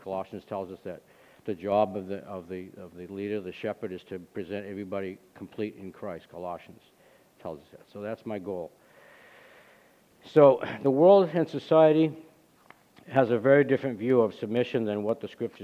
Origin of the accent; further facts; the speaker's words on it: New England, United States; Hey, we're from New England, right? Isn't this the cradle of liberty, right?